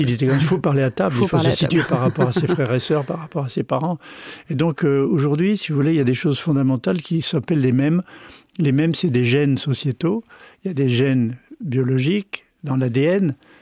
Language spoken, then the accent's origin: French; France; moved away; Je venais de France, j'étais premier cours